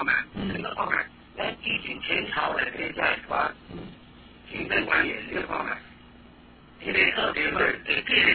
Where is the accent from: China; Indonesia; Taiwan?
Taiwan; 但是现在当然我们也是台湾人比较厚道一点